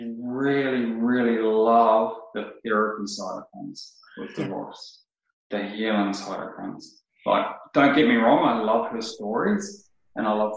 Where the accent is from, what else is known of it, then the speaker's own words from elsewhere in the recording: New Zealand; moved away as an adult; now in Australia; Born in New Zealand. Moved over here when I was 30.